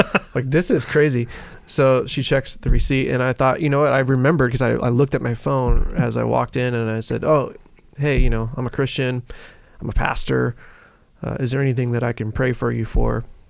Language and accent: English; California, United States; Well, I'm from California. You just don't talk to your neighbors.